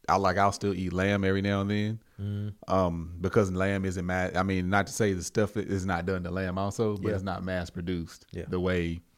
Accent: the South, United States; I'm from the South. Family had farms. We had cattle. We had hogs, pigs, whatever you want to call them. We had chickens, all of that. I grew up on pork chops.

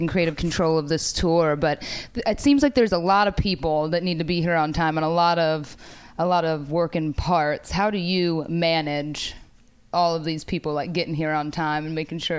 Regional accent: Ohio, United States; No, I'm from Ohio.

